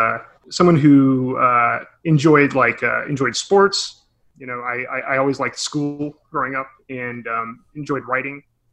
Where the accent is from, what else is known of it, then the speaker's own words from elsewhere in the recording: Connecticut, United States; growing up, I was just a kid growing up in suburban Connecticut. I lived there my entire life.